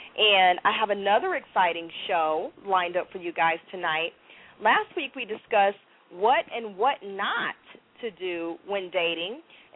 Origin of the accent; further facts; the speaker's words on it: Kansas City, United States; I love the Midwest. I'm from Kansas City